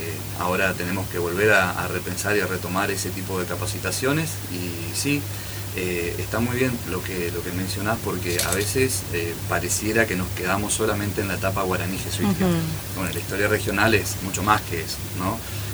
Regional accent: Argentina; nosotros como argentinos tenemos que nunca perder la esperanza

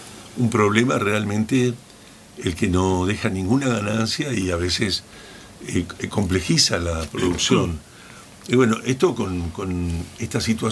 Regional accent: Santa Fe, Argentina; cuando yo vine del norte de Santa Fe, allá para poder mantener la soja tenía que tener 200 hectáreas para arriba para poder vivir.

